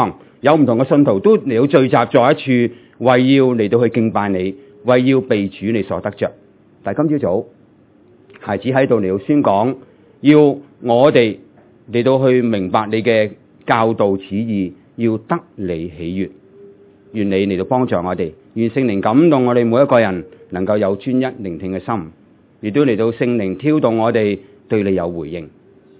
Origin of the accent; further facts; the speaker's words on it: Hong Kong; born there; 我在香港出世，我冇见过而家香港咁嘅状况